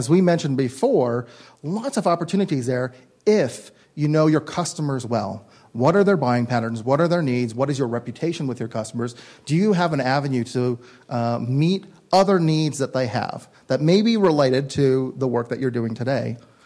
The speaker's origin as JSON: {"language": "English", "region": "California", "country": "United States", "said": "I'm from California, they all do a missions project, and they create a model of a mission."}